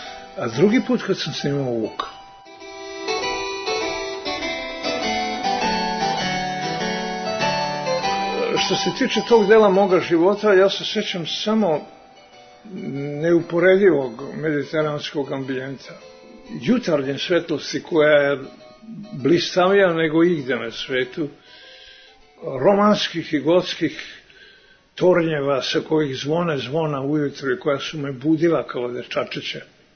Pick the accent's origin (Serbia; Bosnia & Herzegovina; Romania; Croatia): Croatia; Šibenik, Šibenik-Knin County; born there; Nažalost, moj rodni grad je danas meni zapravo nepristupačan. On je u tuđoj zemlji.